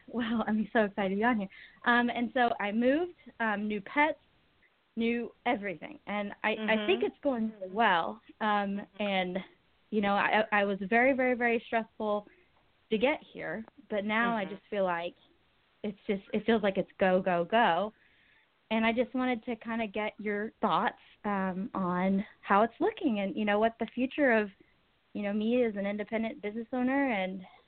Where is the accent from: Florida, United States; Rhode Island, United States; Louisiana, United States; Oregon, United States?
Florida, United States; Brandon; born there; And I was born in Brandon, Florida at 3:39 a.m.